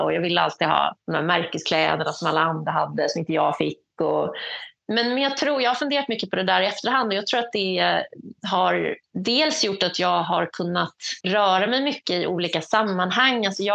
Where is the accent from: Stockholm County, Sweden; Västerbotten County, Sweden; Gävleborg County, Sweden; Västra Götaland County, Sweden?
Stockholm County, Sweden; Danderyd; also born or lived in Täby; jag är uppvuxen utanför Stockholm i en förort som heter Danderyd. Och sen flyttade vi till Täby.